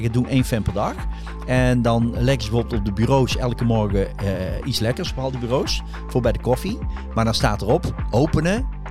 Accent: North Brabant, Netherlands; Ik ben Brabander. Marketingman. Heel kort gezegd. Schrijf boeken. Geef presentaties. Ben inmiddels ook redelijk oud. Ik hoop binnenkort 73 te worden.

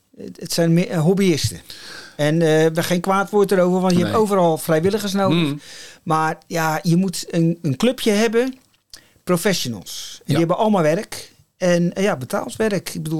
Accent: Maassluis, South Holland, Netherlands; geboren en getogen in Maassluis in 1958. Vlak bij de veerpont die onlangs weer is gaan varen.

